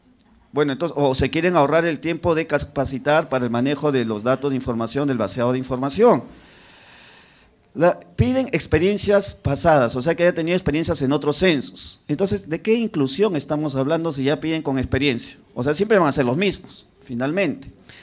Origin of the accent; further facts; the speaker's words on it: Piura, Peru; En el caso de donde vengo, del pueblo de los Ayahuaca, allá en Piura, en la Sierra de Piura